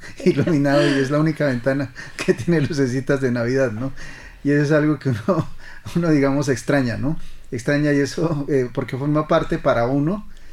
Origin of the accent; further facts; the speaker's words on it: Pasto, Nariño, Colombia; yo vengo de la ciudad de Pasto, una ciudad con una, de pronto un poco diferente a Popayán, que tiene mucho más marcado el sentimiento religioso.